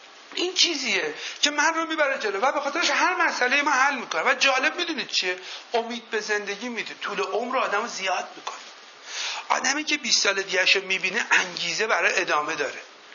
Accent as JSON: {"language": "Persian", "country": "Iran", "tie": "born there", "said": "من توی مملکت به دنیا آمدم و دارم زندگی میکنم."}